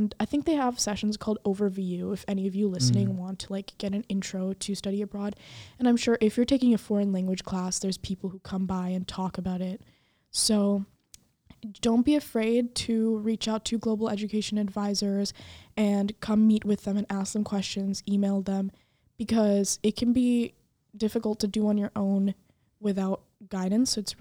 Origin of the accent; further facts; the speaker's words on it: India; you know, I'm from India.